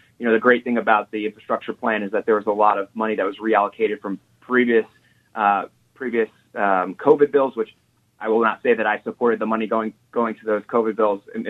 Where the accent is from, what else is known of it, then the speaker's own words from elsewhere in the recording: New Jersey, United States; born there; also born or lived in West Virginia; You know, I was born in New Jersey. I lived in West Virginia. I was in the Army for a long time and moved all over the place.